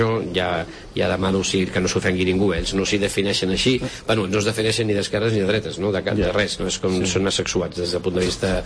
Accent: Catalonia, Spain; perquè som catalans i espanyols, i ho volem continuar sent

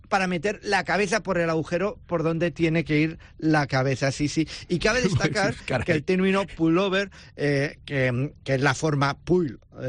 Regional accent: Catalonia, Spain; los que somos catalanes

